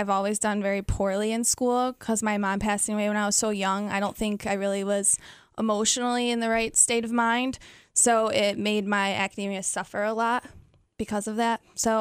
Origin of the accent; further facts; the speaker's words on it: Cicero, New York, United States; also born or lived in Constanța, Romania; I was born in Constanza, Romania, and I was adopted and came to Syracuse, and I've lived in Cicero my whole life.